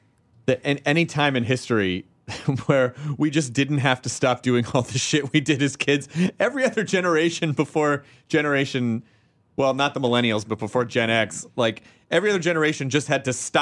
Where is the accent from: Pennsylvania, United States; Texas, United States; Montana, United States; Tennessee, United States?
Tennessee, United States; No. Oh. I'm not. Oh. I'm from Tennessee.